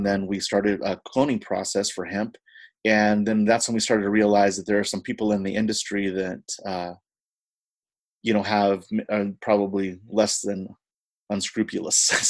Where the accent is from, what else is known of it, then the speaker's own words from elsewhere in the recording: United States; I'm Native American. I'm Apache, Kiowa, and Spanish mixed. And so I've been involved with the Native American community